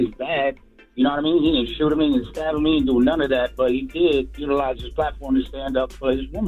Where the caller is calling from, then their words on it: Hoboken, New Jersey, United States; I'm calling from Hoboken, New Jersey.